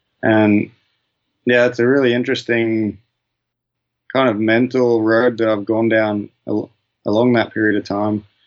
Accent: Cairns, Queensland, Australia; that was more what was involved with the lead up to Cairns, just learning how to race at home.

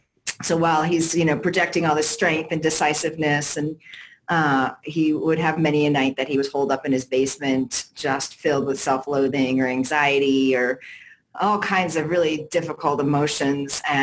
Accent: Connecticut, United States; born there; now in Denver, United States; I was born in Connecticut, but not a New Englander. Mm. I moved out to Denver in 1990

